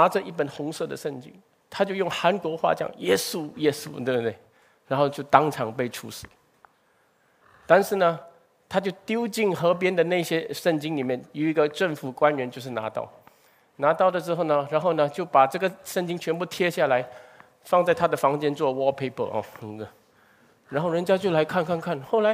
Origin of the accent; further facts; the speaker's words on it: Singapore; 为什么我们新加坡人在这个地方